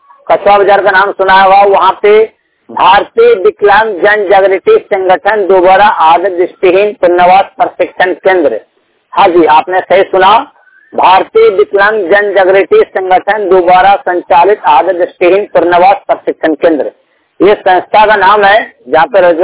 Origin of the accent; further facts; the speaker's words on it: Bhagalpur, Bihar, India; मैं भागलपुर डिस्ट्रिक्ट बिहार रास्ते का रहने वाला हूँ